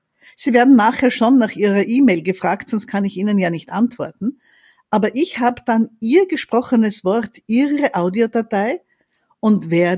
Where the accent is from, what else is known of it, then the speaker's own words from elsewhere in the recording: Styria, Austria; Ich komme ja aus der Steiermark.